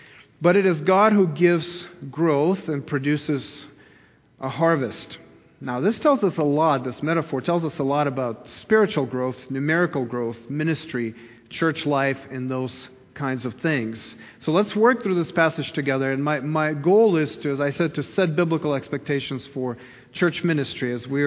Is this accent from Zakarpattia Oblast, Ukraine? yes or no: no; Kyiv, Ukraine; when I grew up in Kyiv in the city